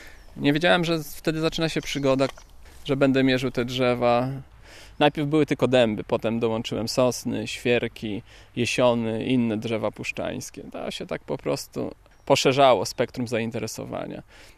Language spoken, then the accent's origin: Polish; Lublin, Lublin Voivodeship, Poland; Miałem wtedy 14 lat, 83 rok, byłem uczniem 8 klasy szkoły podstawowej. Przyjechałem z Lublina do babci, wybrałem się do lasu.